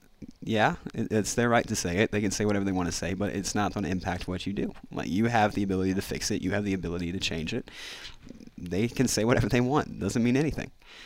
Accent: West Virginia, United States; Like, honestly, I'm a redneck from West Virginia.

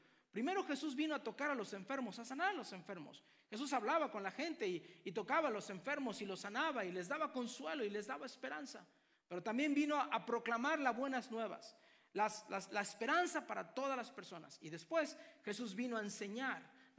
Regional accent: Mexico; yo vengo de México, yo nací en México

